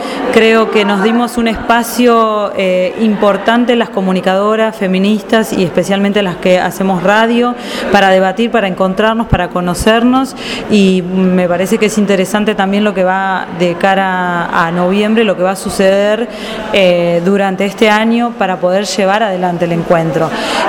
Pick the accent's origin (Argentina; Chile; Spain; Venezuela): Argentina; Mar del Plata, Buenos Aires Province; comunicadora feminista, soy de Mar del Plata, parte de la fundación de FM de la Azotea, radio comunitaria de acá de la ciudad.